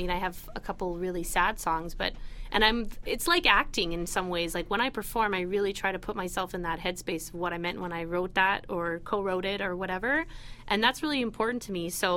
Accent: Calgary, Alberta, Canada; now in Toronto, Canada; I'm originally from Calgary, Alberta

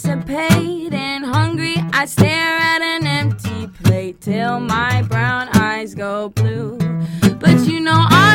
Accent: Brampton, Ontario, Canada; also born or lived in Kitchener; No, I grew up in Brampton, so I grew up beside Toronto.

